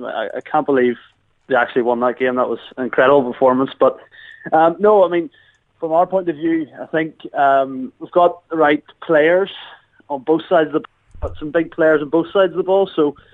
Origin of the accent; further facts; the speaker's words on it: Northern Ireland, United Kingdom; We're technically Northern Irish, but I'm not really into technicalities, so that's fine.